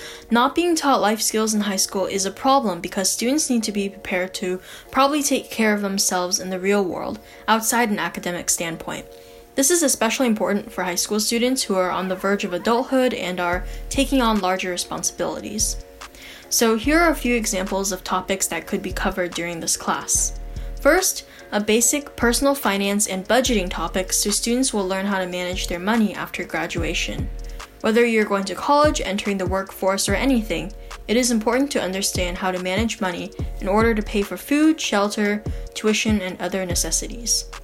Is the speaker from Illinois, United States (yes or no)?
no; Sunnyvale, California, United States; I am from Sunnyvale, California.